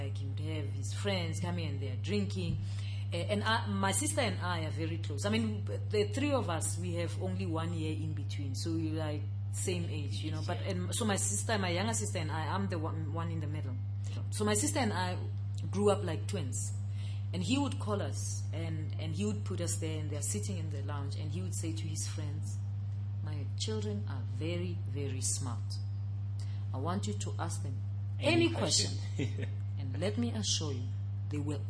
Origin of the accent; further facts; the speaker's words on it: Garankuwa, North West, South Africa; I'm a South African, I'm a mother, I'm a woman, I grew up in Harankua. Yeah, so I'm an ordinary South African woman